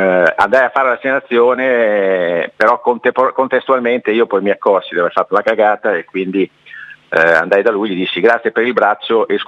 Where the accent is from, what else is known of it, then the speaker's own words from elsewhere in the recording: Massa Lombarda, Emilia-Romagna, Italy; also born or lived in Lugo; Sono massese, sì.